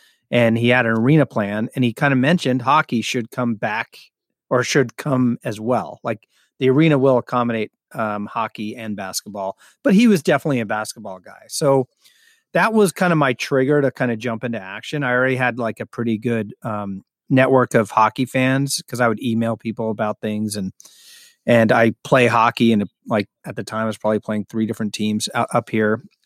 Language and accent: English; California, United States; now in Seattle, United States; I grew up in California and in a place where there wasn't hockey until the Sharks moved in.